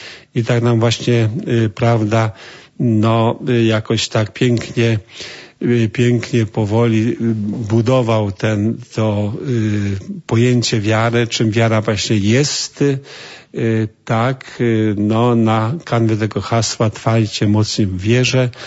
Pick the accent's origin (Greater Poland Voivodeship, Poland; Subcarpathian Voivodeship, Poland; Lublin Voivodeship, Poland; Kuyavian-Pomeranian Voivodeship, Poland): Subcarpathian Voivodeship, Poland; Hucisko; ja pochodzę z diecezji archidiecezji przemyskiej, więc także przy okazji pozdrawiam moją rodzinną miejscowość Hucisko, parafię Leżańsk, to jest też parafia Maryjna.